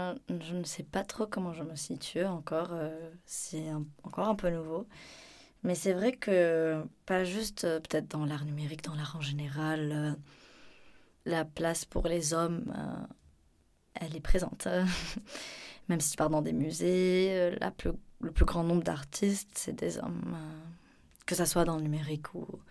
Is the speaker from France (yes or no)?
no; Lebanon; ça reste une question de visa, vu que je suis libanaise.